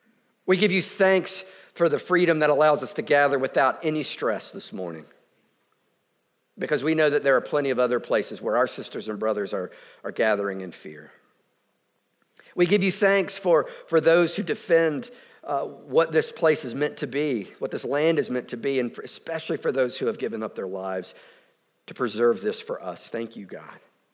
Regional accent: United States; I am proud and glad that I'm American. I genuinely am. I love this place.

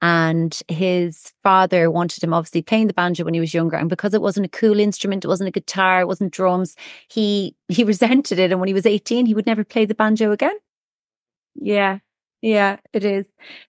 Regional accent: Clondalkin, Leinster, Ireland; because I'm originally from Clondalkin

